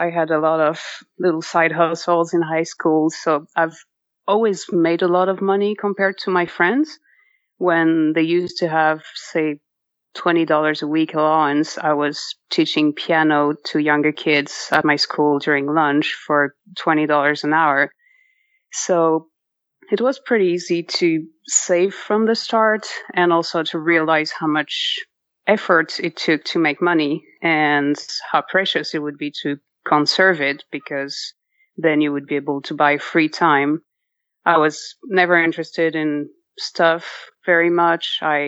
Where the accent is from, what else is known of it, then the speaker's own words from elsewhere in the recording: Paris, Île-de-France, France; Okay, so I'm 37. I was born in Paris, France, and that's where I grew up until college.